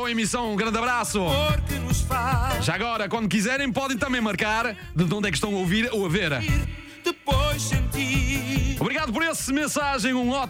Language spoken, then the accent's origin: Portuguese; Portugal; Sou português. Este tema que eu gosto muito também, que dá muita boa energia para nós estarmos fora do país